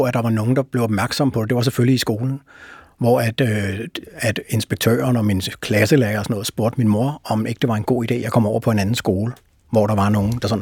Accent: Brøndby, Capital Region of Denmark, Denmark; jeg voksede op i Brøndby Øster, alene med min mor

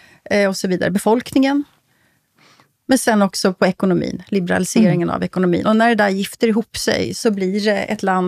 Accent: Sweden; Och för mig som svensk när jag läste det här så känner jag igen väldigt mycket.

